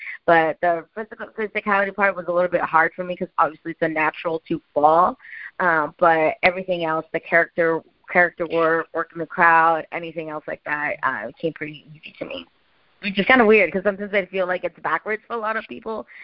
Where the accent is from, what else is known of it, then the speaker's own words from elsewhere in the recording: Mexico; English is a second language; feel like my Mexican heritage plays a big part of who I am. I'm very proud of being a Latina, especially being a bilingual. I mean, I grew up in Mexico, English is my second language.